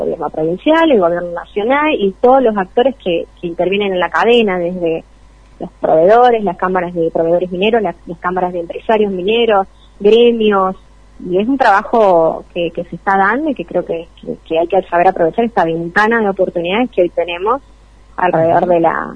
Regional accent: Catamarca, Argentina; yo tengo la experiencia, por supuesto, porque soy de Catamarca y mi corazón está un poquito ahí

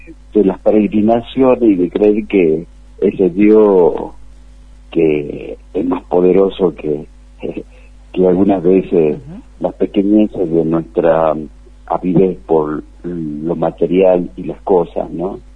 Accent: Humahuaca, Jujuy, Argentina; yo por ejemplo soy de Humahuaca y soy de los pueblos Omahuaca, el pueblo Colla

